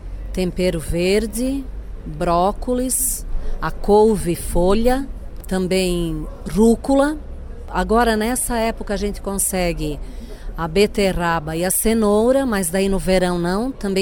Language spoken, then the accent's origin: Portuguese; Paraná, Brazil; moved away; faz 22 anos que a gente veio do Paraná